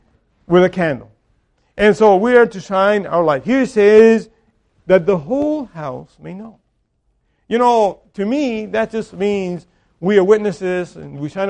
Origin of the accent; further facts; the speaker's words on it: Mexico; I told you, I grew up in Mexico. I grew up in the Mennonite family.